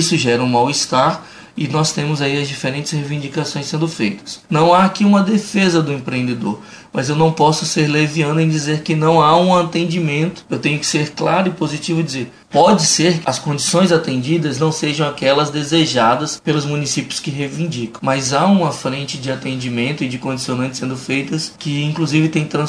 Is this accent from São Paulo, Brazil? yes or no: no; Altamira, Pará, Brazil; no meu caso, que sou de Altamira, criado, jogando bola, convivendo com muitos que foram...